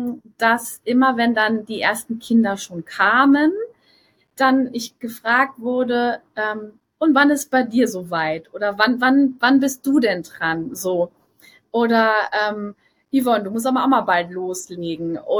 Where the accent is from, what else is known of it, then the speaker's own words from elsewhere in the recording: Rhineland-Palatinate, Germany; wo ich aufgewachsen bin, in der, also Eifel, Mosel